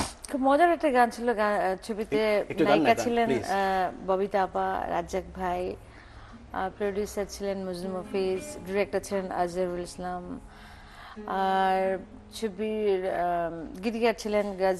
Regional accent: Rajshahi, Rajshahi Division, Bangladesh; also born or lived in Kishoreganj; আমার বাবার দেশ কিশোরগঞ্জ, আমার জন্ম কিশোরগঞ্জে। আমার যখন দুই মাস বয়স তখন থেকে আমি রাজশাহীতে, আমার বেড়ে ওঠা রাজশাহী থেকেই, মানে লেখাপড়া, গান বাজনা, এভরিথিং ইজ রাজশাহীতে।

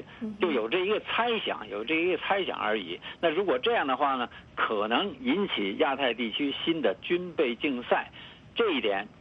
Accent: China

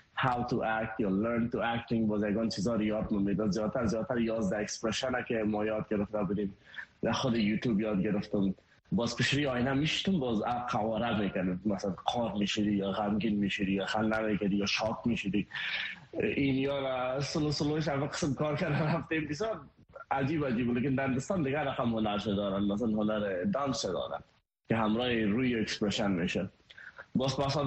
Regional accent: Afghanistan; now in India; ما یک مهاجر بودیم تمام مهاجرهایی که از افغانستان ایلا کردیم ما آمدیم طرف هندستان

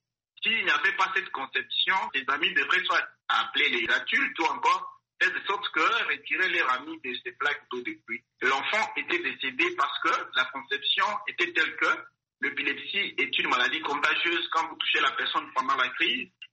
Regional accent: DR Congo; ici chez nous en RDC

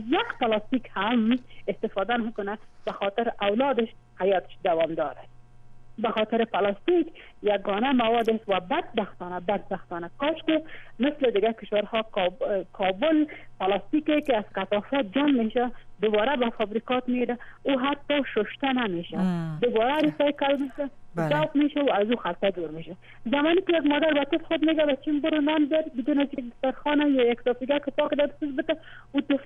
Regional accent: Mazar-i-Sharif, Balkh, Afghanistan; خصوصا در ولایت ما، اگر طبعا مرض رادیو شما در ولایت میشن، بعضی خانم ما در ولایت از سیماب استفاده میکنن

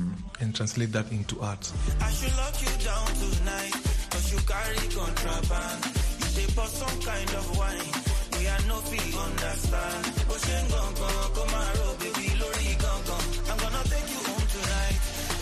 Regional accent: Nairobi, Kenya; I am a musician from Nairobi, Kenya.

